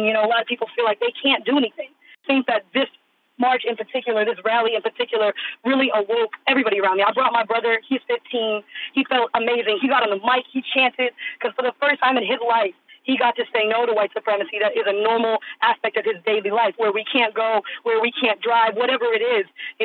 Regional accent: Lowell, Massachusetts, United States; And I'm from Lowell. And in Lowell, Massachusetts, you know, where I grew up

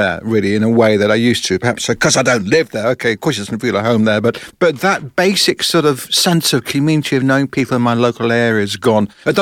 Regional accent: London, United Kingdom; I was brought up in South West London

